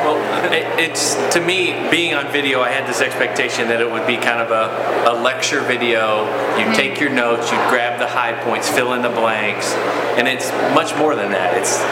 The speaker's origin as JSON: {"language": "English", "town": "Little Rock", "region": "Arkansas", "country": "United States", "said": "we're from Little Rock."}